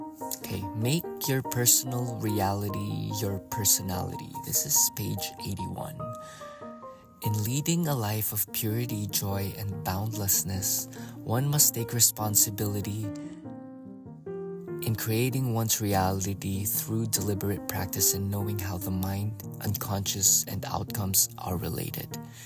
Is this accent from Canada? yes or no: no; Philippines; now in New York, United States; I left a comfortable situation in my home country to discover what has been stirring up my interest. I've always thought that what would it be like living in New York? So I'm here now. But I used to stay in a prefecture or a province in the islands of the Philippines.